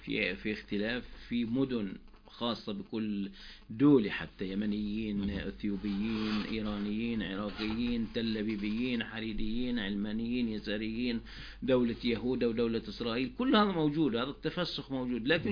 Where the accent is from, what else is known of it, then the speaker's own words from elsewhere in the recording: Palestine; احنا كفلسطينيين يمكن مش مهتمين في الموضوع